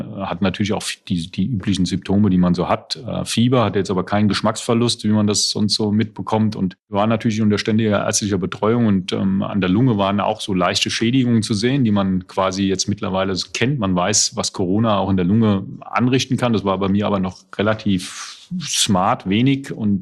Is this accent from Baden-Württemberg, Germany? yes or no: no; Selters, Hesse, Germany; Ja, ich komme aus Seltas im Taunus.